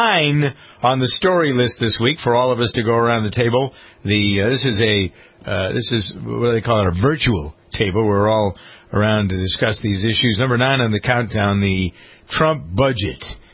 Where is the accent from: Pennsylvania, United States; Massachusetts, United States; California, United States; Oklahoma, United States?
Massachusetts, United States; Framingham; We have a new government in my hometown of Framingham, Mass.